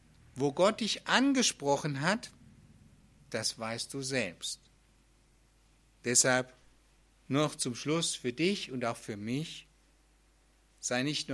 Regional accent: Flörsheim-Dalsheim, Rhineland-Palatinate, Germany; als ich noch damals in meiner Heimatdorf war, in Flörsheim-Dahlsheim.

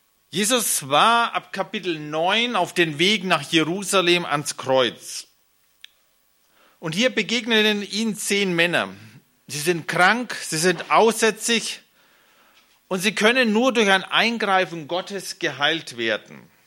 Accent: Bavaria, Germany; bei uns in Franken, also wir sind sehr verwöhnt mit der Sonne, also wir haben dieses Jahr richtig mediterranes Wetter gehabt, jeden Tag Sonne

